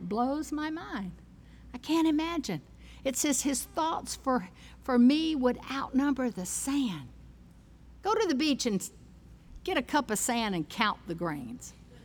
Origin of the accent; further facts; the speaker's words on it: Louisiana, United States; When I was a little girl living in Louisiana, I was born in Louisiana